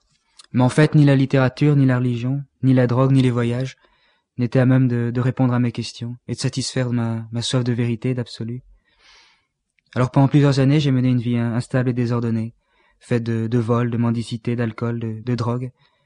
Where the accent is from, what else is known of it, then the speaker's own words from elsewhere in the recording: Belgium; also born or lived in Luin, France; je suis né à Luin, près de la frontière belge. J'y ai vécu environ jusqu'à l'âge de 7 ans. Puis mes parents ont déménagé en Belgique